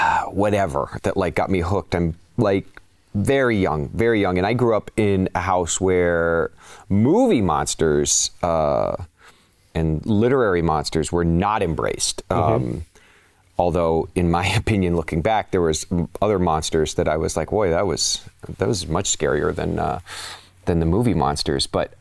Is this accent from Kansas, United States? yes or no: yes; Kansas, United States; I grew up in Kansas, and that was like, there were parks.